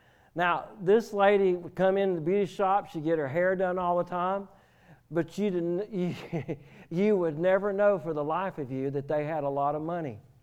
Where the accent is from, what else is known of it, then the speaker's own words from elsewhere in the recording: Maryville, Tennessee, United States; Pastor Matthew and I grew up in Knoxville, Tennessee, Maryville, Tennessee.